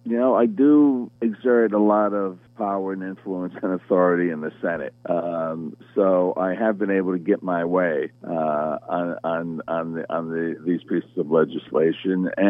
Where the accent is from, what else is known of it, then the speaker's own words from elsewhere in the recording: Elizabeth, New Jersey, United States; I grew up in Elizabeth Port. I lived in Elizabeth my entire life.